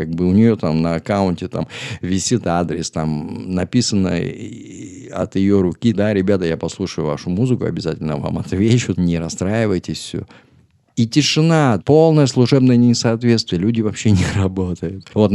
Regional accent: Chelyabinsk, Chelyabinsk Oblast, Russia; Я говорю, а я из Челябинска, он в Москве, понятное дело.

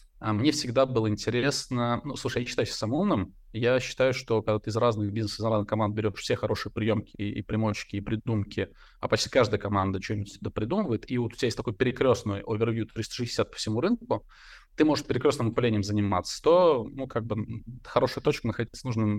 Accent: Samara, Samara Oblast, Russia; я из Самары, из заводского района

